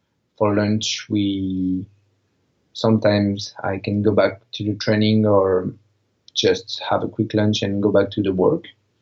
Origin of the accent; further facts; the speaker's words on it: Marseille, Provence-Alpes-Côte d'Azur, France; I'm going to the training in Marseille, in my hometown.